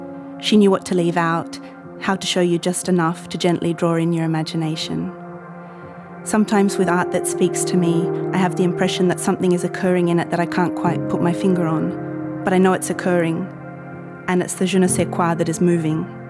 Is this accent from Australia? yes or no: yes; Sydney, New South Wales, Australia; now in United States; Moreton Bay figs feature prominently in my nostalgia as an Australian living in the US for Sydney. They're one of the emblems of my Sydney childhood.